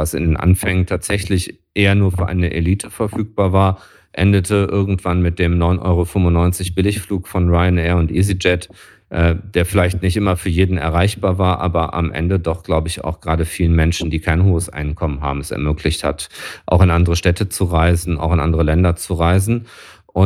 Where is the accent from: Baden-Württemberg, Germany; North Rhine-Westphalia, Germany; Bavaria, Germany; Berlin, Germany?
North Rhine-Westphalia, Germany; Düsseldorf; Als Düsseldorfer stelle ich nur fest, wenn man nach Hamburg fahren möchte